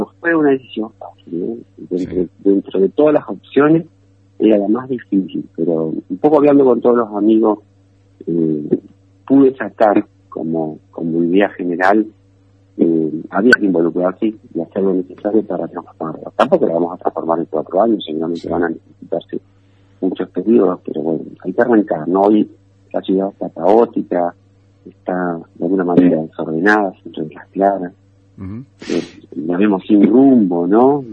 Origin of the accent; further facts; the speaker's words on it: Paraná, Entre Ríos, Argentina; Yo soy de Paraná, mi familia vive en Paraná, toda mi vida estoy aquí en Paraná